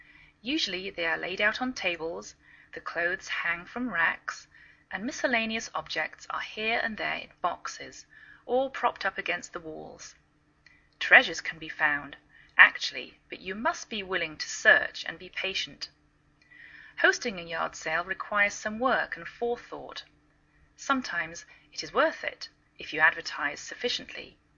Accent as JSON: {"language": "English", "region": "England", "country": "United Kingdom", "lives_now": "United States"}